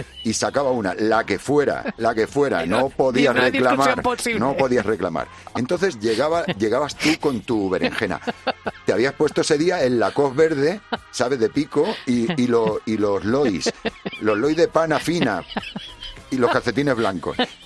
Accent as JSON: {"language": "Spanish", "town": "Puertollano", "region": "Castilla-La Mancha", "country": "Spain", "said": "Yo soy de Puerto Llano y en todas las ferias de Castilla-La Mancha"}